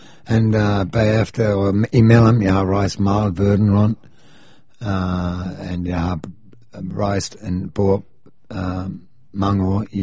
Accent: Australia; Danish is a second language; also born or lived in England; now in Denmark; jeg kommer fra Australien. Jeg var født faktisk i England, men jeg har boet i Australien mest af min liv. Jeg har rejst verden rundt, arbejdet i Israel.

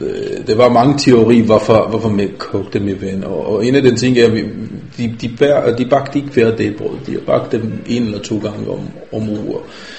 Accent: Israel; Danish is a second language; now in Denmark; Jeg kan ikke lade være, fordi jeg kommer fra Israel

